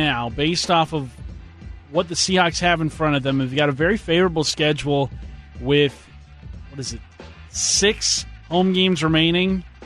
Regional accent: Pittsburgh, Pennsylvania, United States; Born and raised in Pittsburgh, or the Pittsburgh area

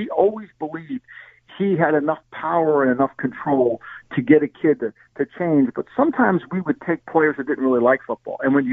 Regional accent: New Jersey, United States; Al was such a part of my study as a kid growing up in New Jersey

